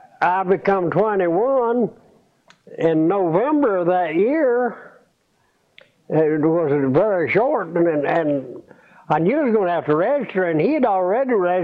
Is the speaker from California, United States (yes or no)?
no; North Carolina, United States; No. I was raised in Swain and Graham County.